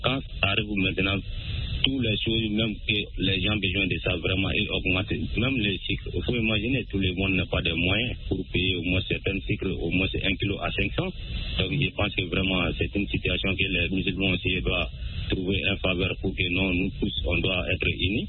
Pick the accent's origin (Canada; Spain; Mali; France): Mali; Sonikeni; Depuis dans mon village natal à Sonikeni.